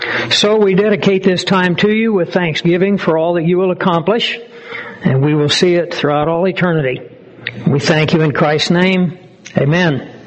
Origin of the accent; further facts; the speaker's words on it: Kansas, United States; I was born in Emporia. I grew up on a ranch down in Chase County. And every time I have the opportunity to come back to Kansas